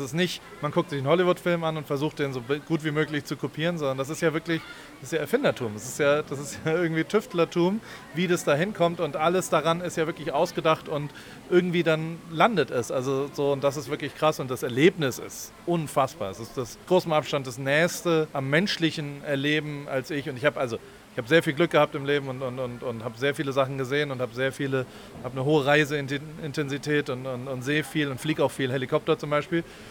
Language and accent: German; Heidelberg, Baden-Württemberg, Germany; ich bin in Heidelberg aufgewachsen